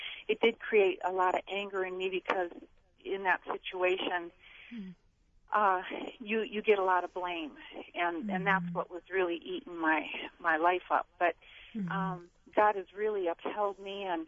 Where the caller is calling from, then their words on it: Sioux Falls, South Dakota, United States; Hello, this is I'm from Sioux Falls, and I just have a question for the gals about intimacy anorexia.